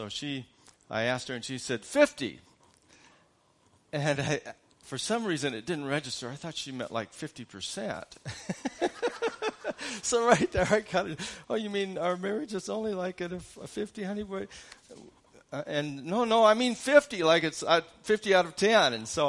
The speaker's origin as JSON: {"language": "English", "town": "Ames", "region": "Iowa", "country": "United States", "said": "I am from Ames, Iowa. And I'm out here just doing some care ministry."}